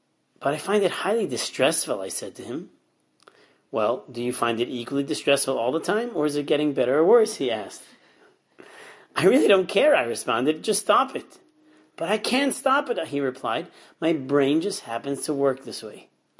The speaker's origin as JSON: {"language": "English", "region": "New York", "country": "United States", "said": "my kids always say, like, you know … drives a lot faster, because I'm a New Yorker."}